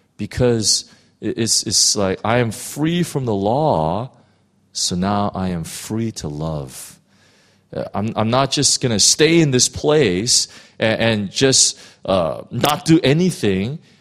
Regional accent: Los Angeles, California, United States; And I was from West LA.

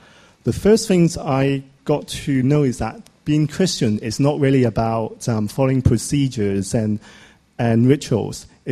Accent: Hong Kong; I'm from Hong Kong.

